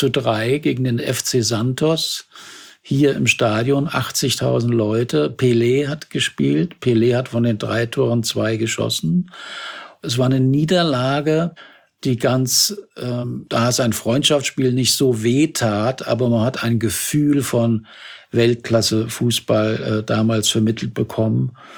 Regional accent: Germany; Also vielleicht sind wir Deutsche dadurch, dass wir durch Massenhysterien, durch die Hitlerzeit da sehr belastet sind, sehr ja schwer entflammbar.

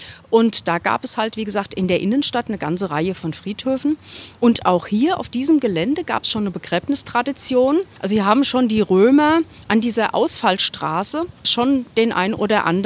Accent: Mainz, Rhineland-Palatinate, Germany

